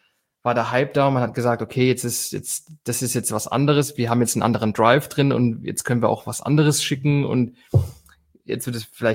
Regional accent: Andalusia, Spain; now in Germany; weil einfach der Gesang Flamenco ist und ich komme halt aus der Ecke.

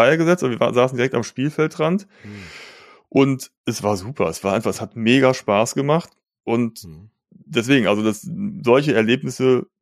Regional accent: Cologne, North Rhine-Westphalia, Germany; Und dann bin ich auch einfach mal so durch die Altstadt gelaufen, wo man sonst normalerweise niemals als Kölner langlaufen würde

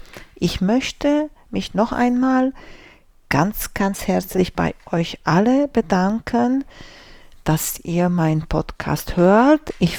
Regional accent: Romania; now in Germany; Ich bin groß geworden in Rumänien und da hat die Schule immer am 15. September angefangen.

